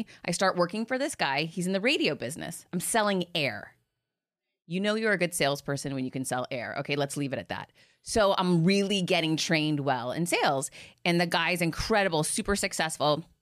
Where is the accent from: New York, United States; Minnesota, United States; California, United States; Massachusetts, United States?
Massachusetts, United States; Boston; Like, I grew up in outside of Boston in this, you know, big city that everyone was friends forever.